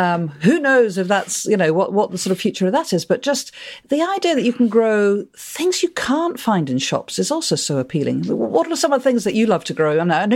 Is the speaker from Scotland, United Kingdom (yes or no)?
yes; Scotland, United Kingdom; I mean, Swedes, turnips, of course, being Scottish, you know, good mash.